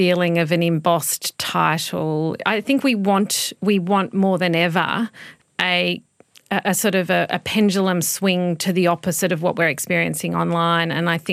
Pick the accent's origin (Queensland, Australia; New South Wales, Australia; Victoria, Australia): Victoria, Australia; Stawell; born there; I was born in Stawell, which is just near the Grampians. My parents were just on a small property there. My grandfather had land around the Grampians area.